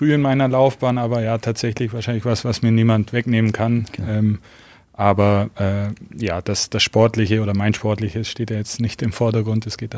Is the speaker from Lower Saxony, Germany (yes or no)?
no; Augsburg, Bavaria, Germany; also born or lived in Garmisch-Partenkirchen; Gebürtiger Garmisch-Partenkirchner und dann in Augsburg aufgewachsen